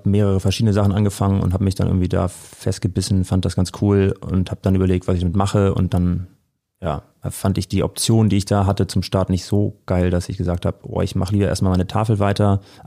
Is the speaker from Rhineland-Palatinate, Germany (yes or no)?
no; Hamburg, Germany; ich bin in Hamburg zur Schule gegangen, habe hier mein Abitur gemacht und habe hier auch studiert